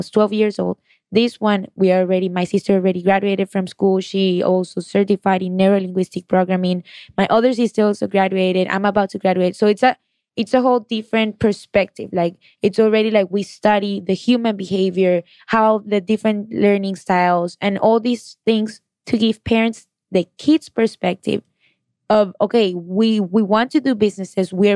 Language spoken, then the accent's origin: English; Colombia; And then in other schools in my city, because I'm from Colombia.